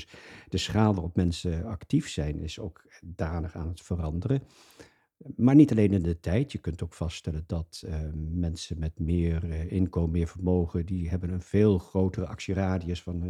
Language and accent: Dutch; Nijmegen, Gelderland, Netherlands; also born or lived in Utrecht; now in Groningen, Netherlands; Ik ben geboren in Nijmegen en daar heb ik de eerste, mijn tienerjaren doorgebracht. Ik heb gestudeerd en gewerkt in Utrecht.